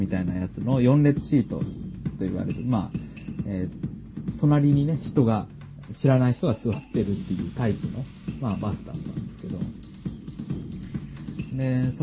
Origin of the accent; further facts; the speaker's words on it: Oita, Japan; 僕はもともと九州の大分出身で、よくその西の方、九州の方にはよく行ったり小さい時からしてたんですけど、四国にはまだ足を踏み入れたことがなくてですね